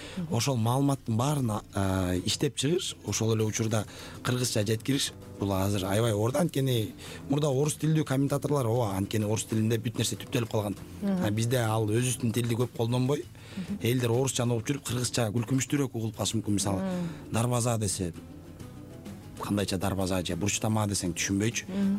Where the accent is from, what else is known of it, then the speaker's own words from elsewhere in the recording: Ak-Orgo, Bishkek, Kyrgyzstan; Мен ак өргөдө өскөм деп айтам.